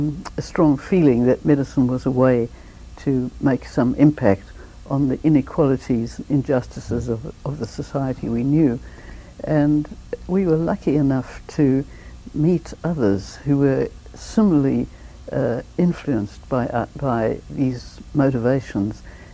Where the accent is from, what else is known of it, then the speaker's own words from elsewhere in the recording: South Africa; Well, I have to start with my youth growing up in South Africa.